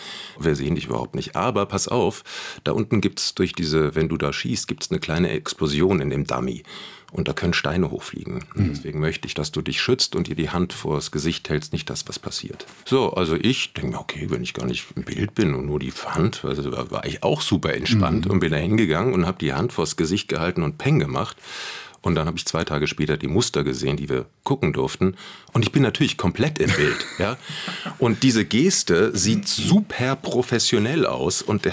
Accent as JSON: {"language": "German", "country": "Germany", "said": "wir kommen eigentlich aus Deutschland, und wir sind gar keine Amerikaner"}